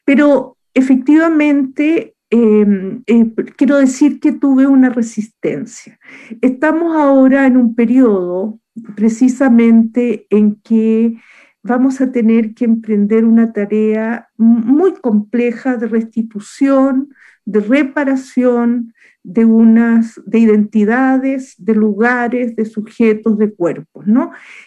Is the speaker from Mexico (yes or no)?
no; Chile; yo no soy palestina, sino tengo una descendencia de origen palestino, yo soy chilena